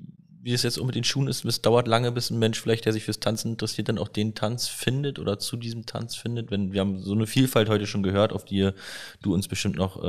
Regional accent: Berlin, Germany; Bis ich wieder in meine Heimat musste.

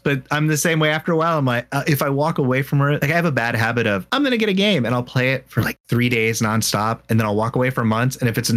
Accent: Texas, United States; I grew up in Texas and it just kind of gets like shoved on you.

